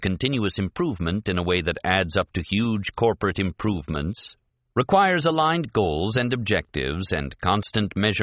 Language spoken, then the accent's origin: English; Japan; but I did not experience it when I was growing up in Japan.